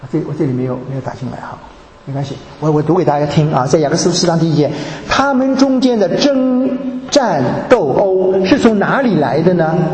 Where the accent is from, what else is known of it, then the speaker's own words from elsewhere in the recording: Guangdong, China; 那更不要说你是浙江人，我是广东人啊